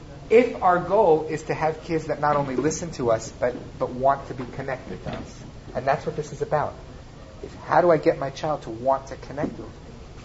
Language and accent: English; Los Angeles, California, United States; And I grew up in Los Angeles. We all drove, right?